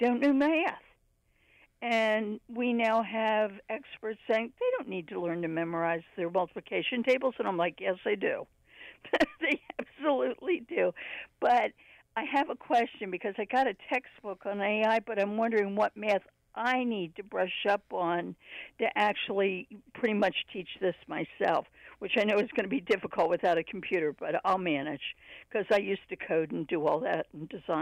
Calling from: Silver Spring, Maryland, United States; In Maryland, in Silver Spring.

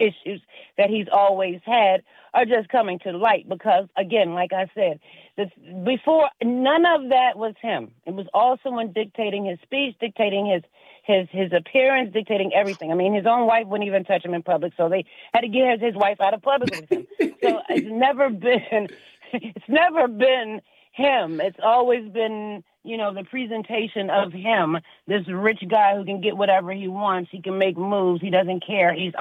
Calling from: Washington, District of Columbia, United States; I'm calling from D.C.

